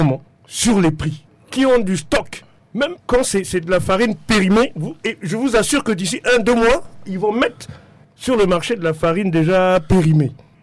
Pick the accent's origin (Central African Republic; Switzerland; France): Central African Republic; Non, en tant que Centrafricain, en tant que consommateur, et je me mets à la place des millions de Centrafricains qui consomment, qui souffrent.